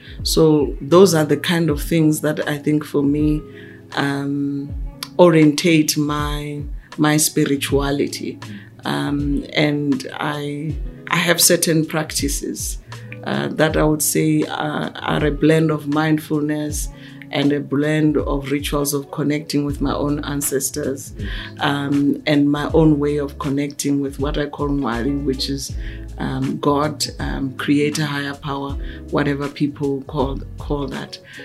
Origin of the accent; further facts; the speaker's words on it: Limpopo, South Africa; So firstly, I'm a rural girl. I grew up in Limpopo.